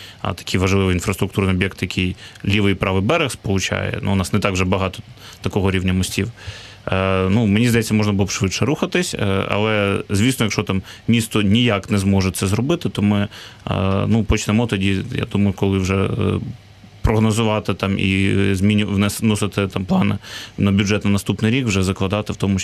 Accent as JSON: {"language": "Ukrainian", "region": "Kyiv", "country": "Ukraine", "said": "як киянин"}